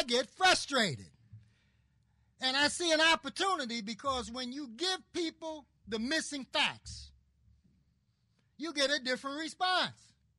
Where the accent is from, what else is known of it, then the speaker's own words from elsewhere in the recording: Baltimore, Maryland, United States; The National Association of Institutions and Alternatives did a study of Baltimore, my hometown